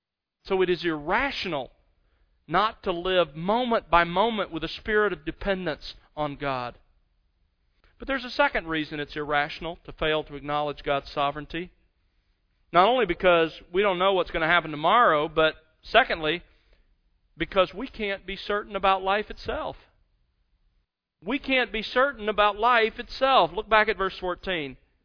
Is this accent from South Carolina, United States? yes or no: no; Mobile, Alabama, United States; born or raised there; now in Los Angeles, United States